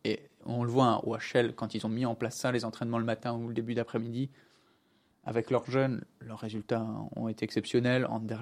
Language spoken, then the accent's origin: French; France; Donc moi, je suis français